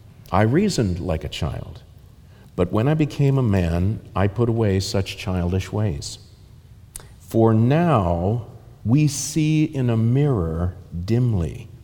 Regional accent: Ireland; because I'm an Irishman.

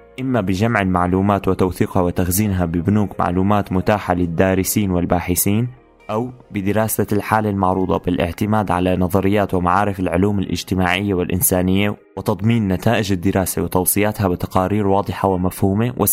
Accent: Syria; التغيير اللي كنا كسوريين عم نطمح له ونتمناه

